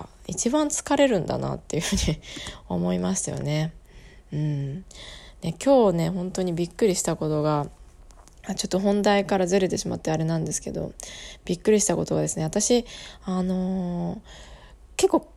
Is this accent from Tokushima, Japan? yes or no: no; Hokkaido, Japan; now in Tokyo, Japan; 私北海道出身なんで、クモとかスズメバチとかですね、そういう結構、虫には慣れてきた方のタイプではあると思うんですけど